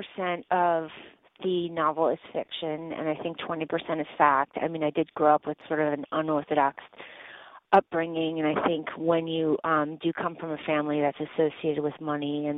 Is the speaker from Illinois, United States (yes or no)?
yes; Chicago, Illinois, United States; Sure. I grew up in Chicago in the 70s, 80s, and I knew I always wanted to be a writer.